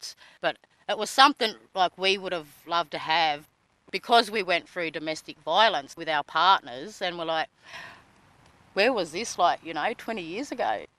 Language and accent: English; Wallaga Lake, New South Wales, Australia; I'm from Wallaga Lake Community. I'm a strong Yuin lady.